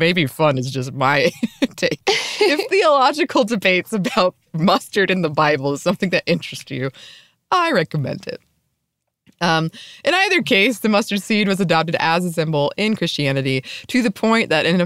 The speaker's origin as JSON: {"language": "English", "region": "the South", "country": "United States", "tie": "born or raised there", "said": "I will say, growing up in the South"}